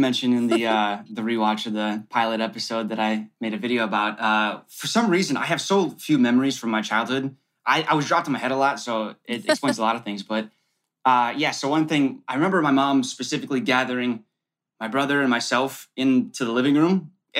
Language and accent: English; Wisconsin, United States; I'm from Wisconsin. People in Wisconsin, they know how to drink, but I didn't get that genetic.